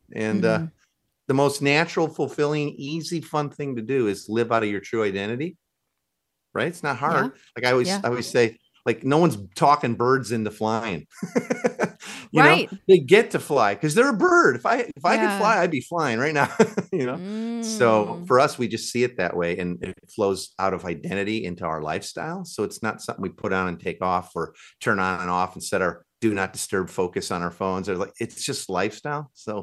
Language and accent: English; Chicago, Illinois, United States; now in Seattle, United States; And we're from Chicago area originally. We live out in Seattle area now